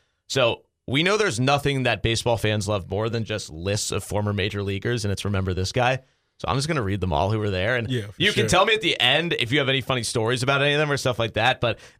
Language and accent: English; Pittsburgh, Pennsylvania, United States; when I was growing up in Pittsburgh.